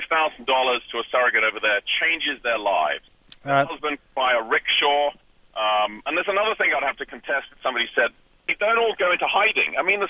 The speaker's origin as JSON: {"language": "English", "country": "United States", "said": "being an American, I know I don't sound it, but I am"}